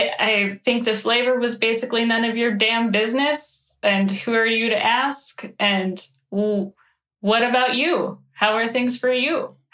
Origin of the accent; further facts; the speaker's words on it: Midwest, United States; Yes, in the Midwest, this is how we argue.